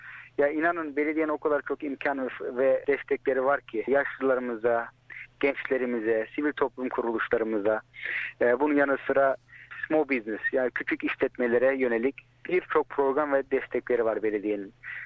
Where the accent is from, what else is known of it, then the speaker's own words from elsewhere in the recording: Melbourne, Victoria, Australia; Melbourne doğumluyum. Evli ve 16 aylık bir oğlum var. Aynı zamanda bir çocuk babasıyım. Bütün hayatımı doğduğum günden beri Victoria'da, özellikle Hume bölgesinde geçirmiş biri olarak